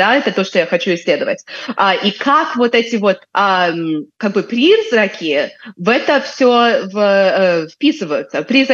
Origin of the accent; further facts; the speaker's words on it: Brest, Brest Region, Belarus; ну, я росла в Бресте, да, так я все время гуляла по этой крепости с самого-самого детства